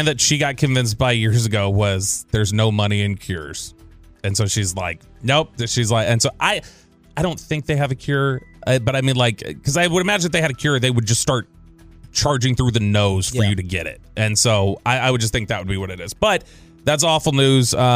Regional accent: Farmers Branch, Texas, United States; I grew up in Farmers Branch. They wouldn't let you do them out there.

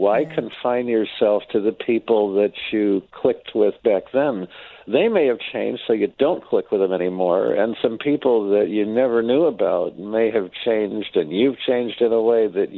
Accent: Clarence, New York, United States; now in Aurora, United States; I live in Aurora, but I grew up in Clarence, New York, near Buffalo.

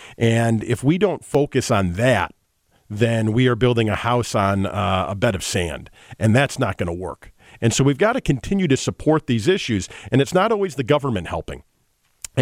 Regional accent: Chicago, Illinois, United States; So I grew up in Chicago in the suburbs, and I started my business here 23 years ago and employ several thousand people who work in Chicago.

